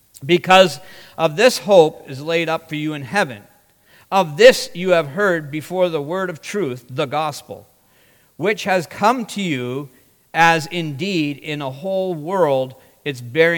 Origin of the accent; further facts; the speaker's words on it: Tapiola, Michigan, United States; it would be more or less like when I tell people, oh, no, I'm not from Houghton, I'm from Tapiola.